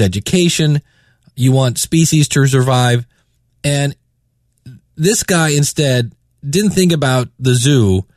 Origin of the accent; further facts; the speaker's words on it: Akron, Ohio, United States; Now, this is Akron, Ohio. It's a suburb of Cleveland, and it's where I grew up. I was born and raised in Akron